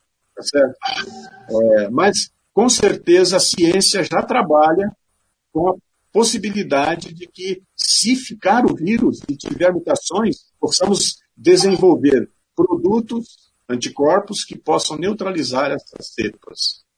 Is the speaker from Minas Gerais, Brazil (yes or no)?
no; Engenheiro Beltrão, Paraná, Brazil; also born or lived in Nova Esperança / Maringá; Eu sou nascido em Nova Esperança, no Paraná. Eu passei minha infância em Engenheiro Beltrão, muito próximo, né? Eu também sou da Terra Roxa, próximo, né, de vocês. Estudei em Maringá, na Universidade Estadual de Maringá